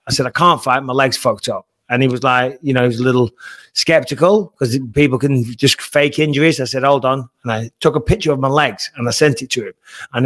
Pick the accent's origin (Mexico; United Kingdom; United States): United Kingdom; I'm British.